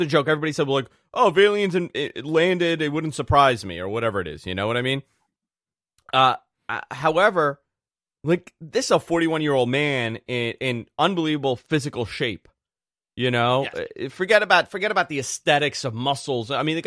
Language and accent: English; New York, United States; being a New Yorker.